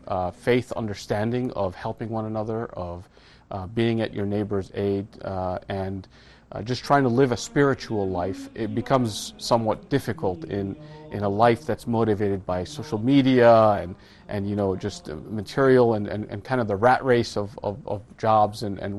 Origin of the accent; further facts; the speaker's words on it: United States; I'm an American, I'm a Muslim. And I think that's what I'm and many other American Muslims are getting tired of having to try to explain away.